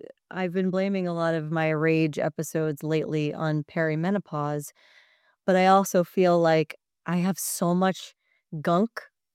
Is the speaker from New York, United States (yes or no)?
yes; New York, United States; I'm a New Yorker.